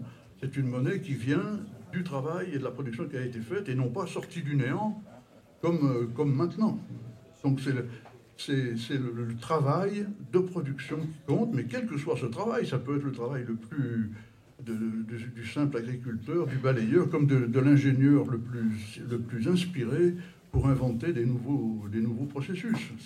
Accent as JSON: {"language": "French", "country": "France", "said": "en ce qui me concerne, je suis français"}